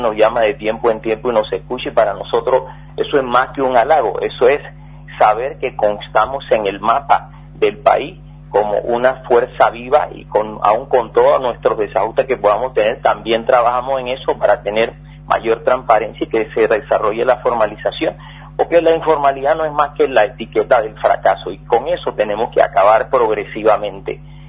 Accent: Paraguay; yo me considero un paraguayo

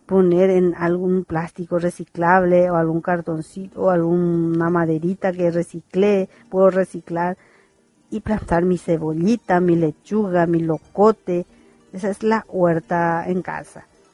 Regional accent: Paraguay; Vamos a ser realistas como paraguayos. Que siempre cargamos todo en una bolsa.

